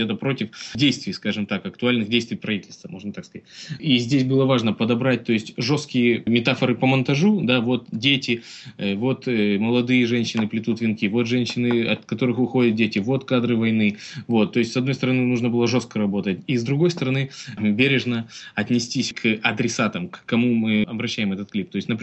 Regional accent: Chelyabinsk, Chelyabinsk Oblast, Russia; Тут же мы, как это, из Челябинска, не девочки там

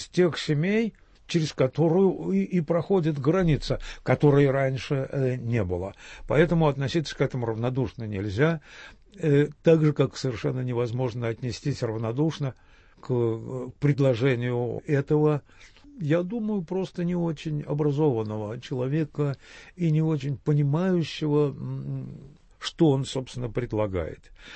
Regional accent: Odesa, Odesa Oblast, Ukraine; born there; Я не только родился в Одессе, моя жена украинка, встретились мы в Киеве

